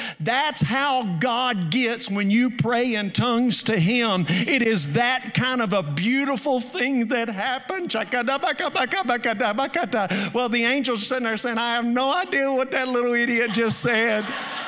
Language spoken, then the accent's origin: English; Murfreesboro, Tennessee, United States; I'm from Murfreesboro. I'm a city boy.